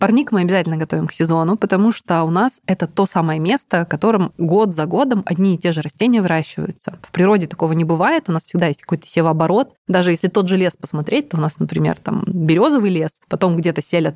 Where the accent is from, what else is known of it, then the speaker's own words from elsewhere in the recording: Siberia, Russia; Это тоже можно, но я, видишь, родом из Сибири.